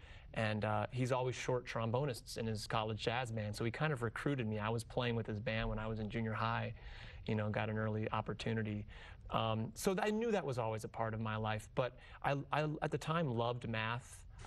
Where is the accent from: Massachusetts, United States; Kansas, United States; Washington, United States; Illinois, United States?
Washington, United States; Spokane; born or raised there; now in Brooklyn, United States